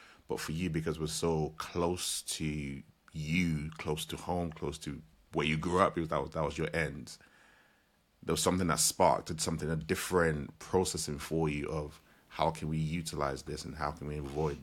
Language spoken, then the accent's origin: English; the South, United States; your boy growing up in the South